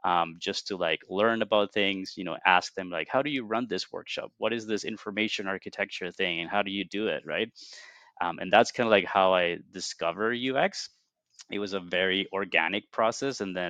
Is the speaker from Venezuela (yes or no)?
yes; Venezuela; moved away as an adult; now in Toronto, Canada; I'm originally from Venezuela, but I've actually been living in Toronto for about 17 years now coming this summer.